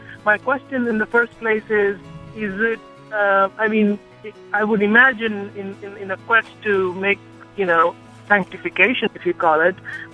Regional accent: India; I am originally from India.

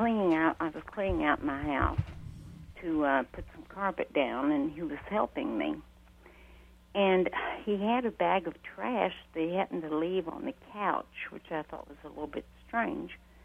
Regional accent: Louisville, Kentucky, United States; I'm from Louisville, Kentucky. Louisville, Kentucky needs your show on the air.

